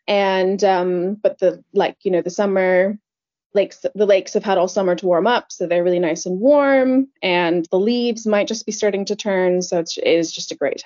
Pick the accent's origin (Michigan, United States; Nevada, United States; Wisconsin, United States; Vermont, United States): Vermont, United States; My home state, Vermont